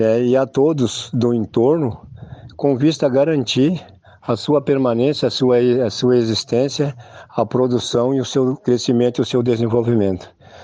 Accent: Restinga Seca, Rio Grande do Sul, Brazil; sou da comunidade de São Miguel, no município de Restinga Seca, região central do estado do Rio Grande do Sul, comunidade remanescente de Quilombo.

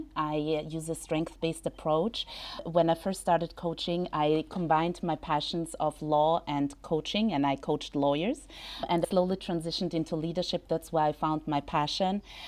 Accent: Austria; also born or lived in Israel / England; now in United States; Yeah, so basically I was born in Israel. I grew up in Austria. I lived in England, and now I live in the United States.

